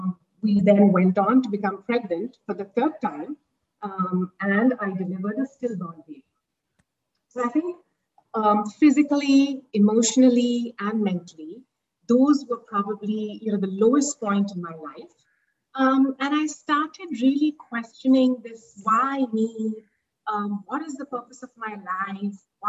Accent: Mumbai, Maharashtra, India; I have been born and brought up in Mumbai and gone to school, college in a fairly comfortable fashion.

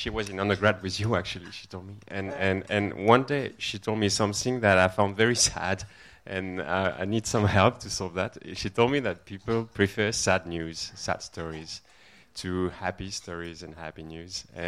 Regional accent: France; from Europe, France.

